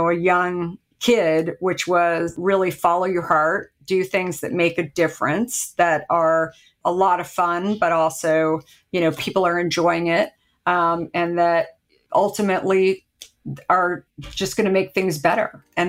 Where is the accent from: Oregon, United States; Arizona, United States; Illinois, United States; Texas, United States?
Arizona, United States; Like, you know, growing up in Arizona, I remember going down to Mexico a lot as a kid.